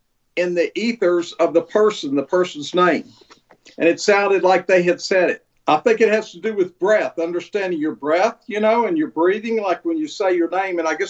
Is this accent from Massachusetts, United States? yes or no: no; Tennessee, United States; I'm a hillbilly from Northeast Tennessee, right? Very few people sound like me, like the people from Northeast Tennessee.